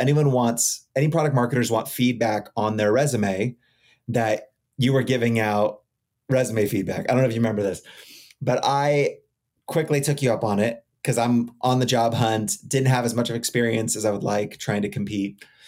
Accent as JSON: {"language": "English", "town": "Costa Mesa", "region": "California", "country": "United States", "tie": "born or raised there", "said": "when I grew up, Costa Mesa wasn't cool when I grew up in Orange County."}